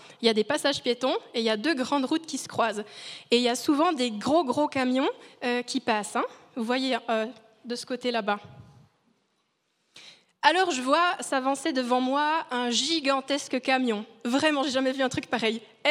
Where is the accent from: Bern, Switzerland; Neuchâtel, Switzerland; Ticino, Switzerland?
Bern, Switzerland; Biel; Je viens du canton de Berne à Bienne, ce n'est pas comme ça que ça marche.